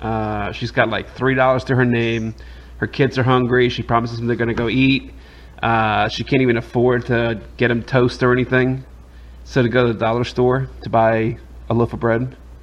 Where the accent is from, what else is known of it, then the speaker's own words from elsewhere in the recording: New York City, New York, United States; I grew up in the Bronx in New York, and I mean, I saw a lot of this, you know.